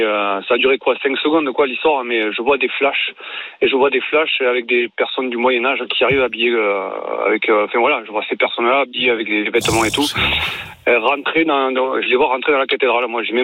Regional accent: Tonneins, Nouvelle-Aquitaine, France; je suis originaire de Tonnes, c'est dans le Lot-et-Garonne

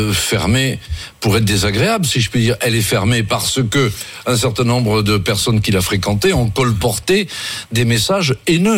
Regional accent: Brittany, France; parce que je suis breton.

